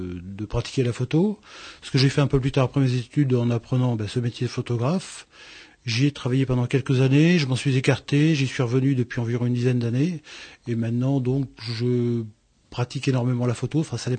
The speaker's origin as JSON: {"language": "French", "town": "Nantes", "region": "Pays de la Loire", "country": "France", "tie": "born there", "also_born_or_lived": "Lyon", "said": "Eh bien, je suis né à Nantes, j'ai un peu voyagé de Nantes en cinéma, après dans Lyon, et pour revenir ici dans les Deux-Sèvres, depuis un an en gros."}